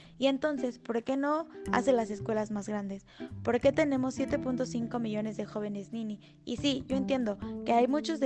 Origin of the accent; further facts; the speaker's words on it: Mexico; Todos, como mexicanos, hemos visto cómo con la pandemia de COVID-19 la gente se está muriendo fuera de los hospitales.